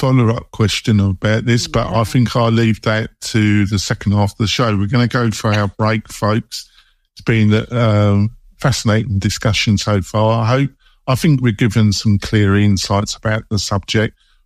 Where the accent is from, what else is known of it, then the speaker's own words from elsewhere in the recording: London, United Kingdom; now in United States; I'm English. But I've been living in America for 20 years. But if you're brought up in London, it's great for about.